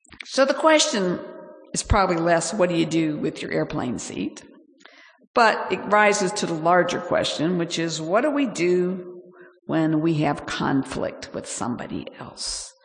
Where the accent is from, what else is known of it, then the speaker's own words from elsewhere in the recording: Bangladesh; That's true in some places in the world still today, where I grew up in Bangladesh.